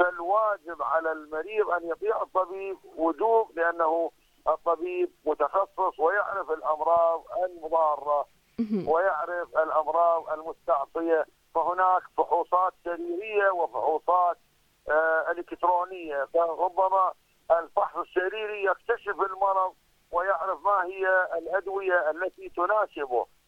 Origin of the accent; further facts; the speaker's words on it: Iraq; هناك عندنا في العراق تحدث قضايا